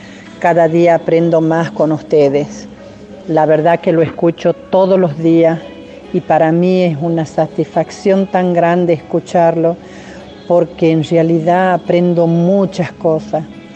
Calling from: Tucumán, Argentina; de Tucumán.

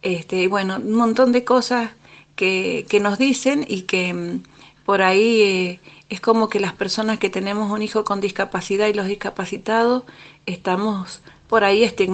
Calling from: Mendoza, Argentina; de Mendoza.

